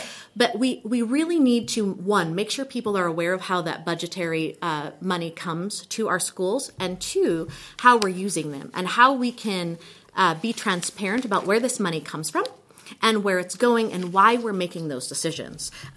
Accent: Butte, Montana, United States; I have been in the Gallatin Valley for going on 13, but I am a born and raised Montanan. I'm from Butte. And as you probably know, you know, Butte is Butte America. We are Montana proud and very Butte proud.

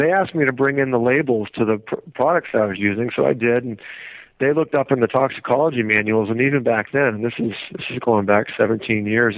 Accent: Bradford, Maine, United States; Actually, in Bradford, Maine. It's a dairy farm town up in northern Maine.

